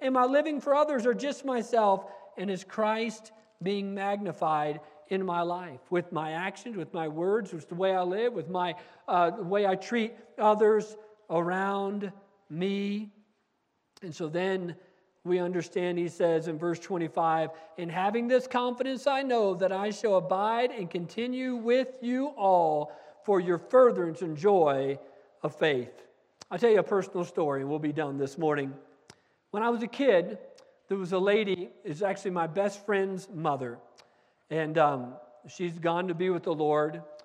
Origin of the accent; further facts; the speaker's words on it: Gallup, New Mexico, United States; born there; when I was born there on the Navajo Reservation in Gallup, New Mexico